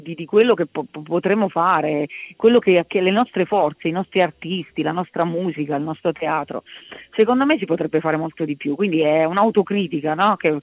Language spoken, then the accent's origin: Italian; Vasto, Abruzzo, Italy; che è proprio delle mie parti, di Vasto